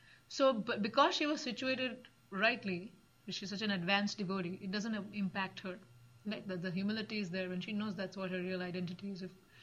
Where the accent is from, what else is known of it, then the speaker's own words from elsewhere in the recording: Mumbai, Maharashtra, India; my original, you know, identity that I grew up in Bombay, in a small flat.